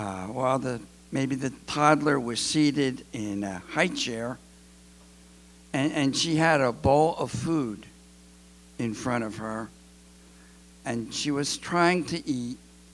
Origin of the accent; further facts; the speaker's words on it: Philadelphia, Pennsylvania, United States; I grew up in Philadelphia. If you grow up in Philadelphia, you have an extra amount of street smarts.